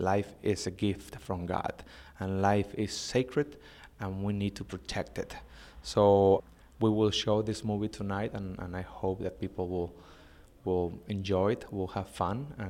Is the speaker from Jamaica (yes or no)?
no; Mexico; now in United States; our Catholic faith, our families, or our culture, Latino culture, because I am from Mexico. I live in the United States